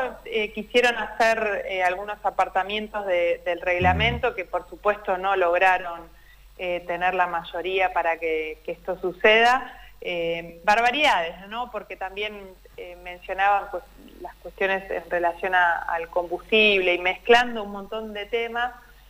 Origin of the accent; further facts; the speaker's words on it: Neuquén, Argentina; somos, digo, neuquinos representantes de nuestra provincia